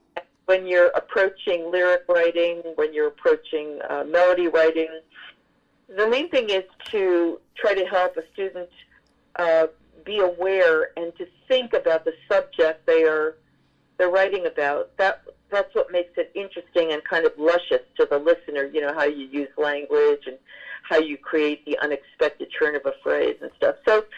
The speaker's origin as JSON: {"language": "English", "town": "New York City", "region": "New York", "country": "United States", "tie": "born or raised there", "said": "Well, growing up in New York City, I was privileged to see the original Funny Girl starring … in 1964. I was a little girl"}